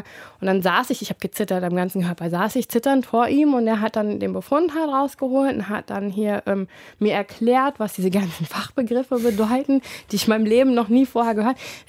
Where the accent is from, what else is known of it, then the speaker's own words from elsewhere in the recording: United States; also born or lived in Germany; Und ich bin ja in Deutschland geboren, ne, aber in Amerika aufgewachsen.